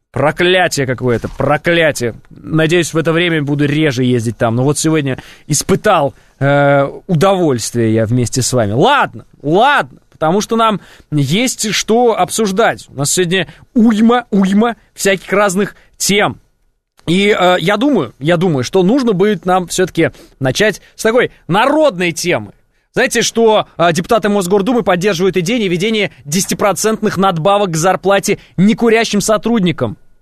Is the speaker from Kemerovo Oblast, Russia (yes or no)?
no; Moscow, Russia; Мы из Перова сильнее Новогиреева. Давняя историческая вражда нас связывает, Перова и Новогиреева. Мы друг друга недолюбливаем. Мы все время пытаемся доказать, что мы, перовцы, лучшие в Москве. Наш район самый лучший в Москве, самый фешенебельный.